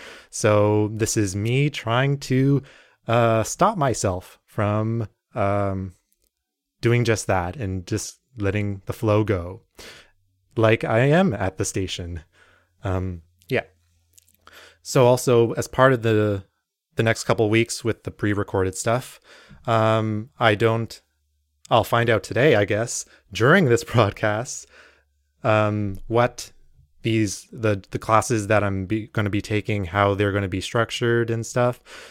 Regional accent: Mississauga, Ontario, Canada; in my hometown of Mississauga

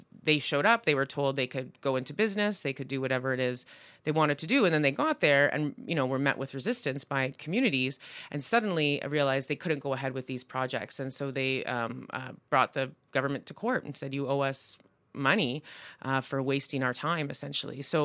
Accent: Swan Lake, Manitoba, Canada; I'm a member of the Opasquat Cree Nation, and I was raised in Gabashkigamug, Swan Lake, Manitoba.

